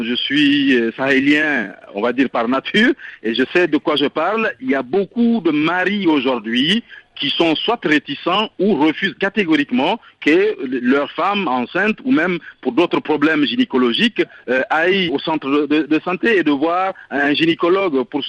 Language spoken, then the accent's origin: French; Niger; now in Mali; je viens du Niger, j'y ai travaillé pendant tout le temps, après j'ai travaillé 4 ans au Burkina et depuis 2 ans au Mali.